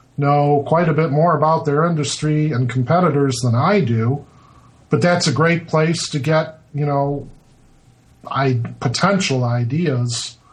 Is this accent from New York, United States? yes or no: no; Detroit, Michigan, United States; also born or lived in Houston; And I am originally from Detroit, and I live in the Detroit area now.